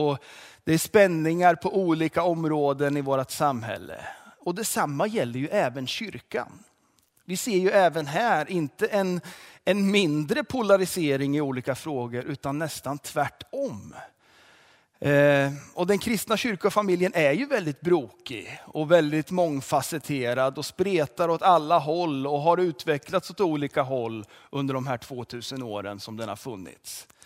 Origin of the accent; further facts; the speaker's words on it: Hällestad, Östergötland, Sweden; also born or lived in Australia; jag är född och uppvuxen i Hällestad i Östergötland. Och återvände till Hällestad efter 10 år på annan plats